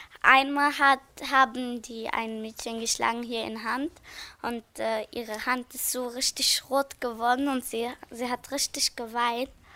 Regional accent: Syria; German is a second language; Ich komme aus Syrien. Vorher war ich in Türkei. Und dann war ich in Serbien. Und dann bin ich hier in Deutschland gekommen.

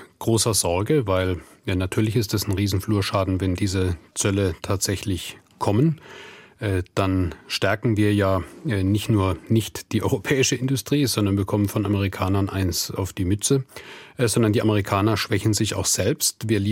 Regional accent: Baden-Württemberg, Germany; Ich komme aus Baden-Württemberg.

